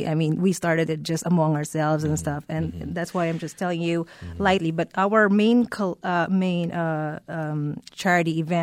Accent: Philippines; born there; I was born in the Philippines.

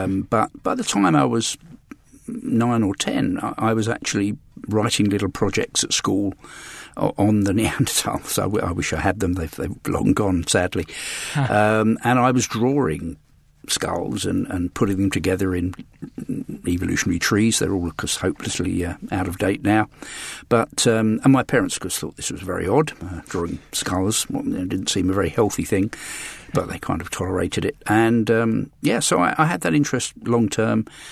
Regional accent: London, United Kingdom; born there; I was born in London

